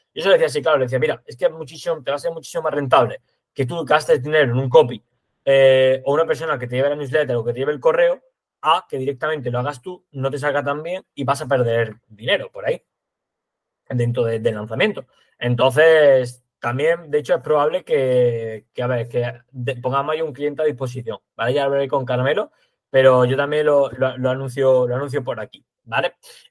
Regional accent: Andalusia, Spain

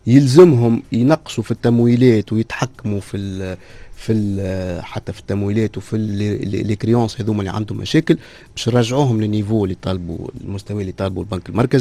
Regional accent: Tunisia; اليوم عندنا في تونس 23 بنك مقيم

